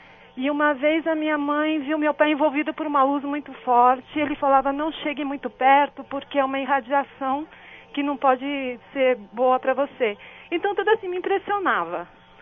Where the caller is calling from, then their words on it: Diadema, São Paulo, Brazil; Eu sou daqui de Diadema.